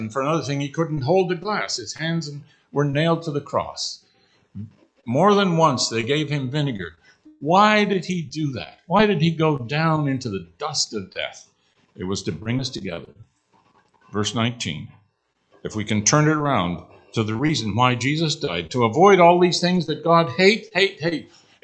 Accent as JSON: {"language": "English", "country": "Canada", "said": "a brother was visiting us in Canada. I'm a Canadian."}